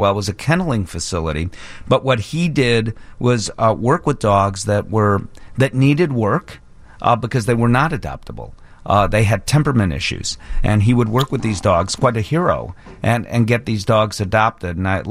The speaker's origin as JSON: {"language": "English", "town": "Chicago", "region": "Illinois", "country": "United States", "said": "In the day, because I'm from Chicago, I would say Lloyd Pettit."}